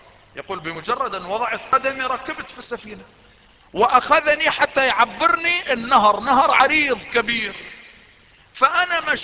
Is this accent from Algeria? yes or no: no; Iraq; رجل عندنا في العراق